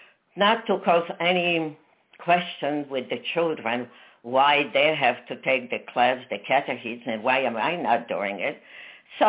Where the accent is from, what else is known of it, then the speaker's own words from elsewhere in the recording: Poland; also born or lived in Tashkent, Uzbekistan; I was born in Tashkent, which was part of Russia, but I was raised in Poland. I was born Jewish.